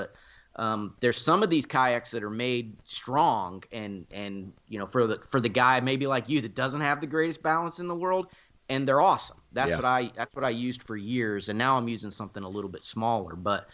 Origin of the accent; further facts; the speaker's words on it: Georgia, United States; I actually didn't hunt at all in my home state of Georgia.